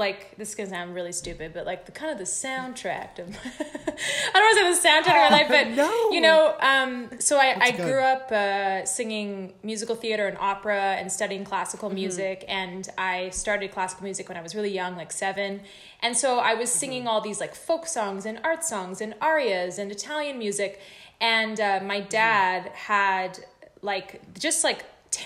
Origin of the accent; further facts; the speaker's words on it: Vancouver, British Columbia, Canada; I grew up in Vancouver. I had full access